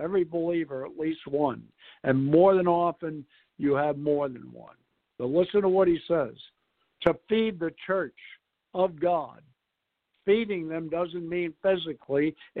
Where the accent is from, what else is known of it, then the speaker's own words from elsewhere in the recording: New York City, New York, United States; knowing I'm from New York City and I've probably been known to interrupt people at times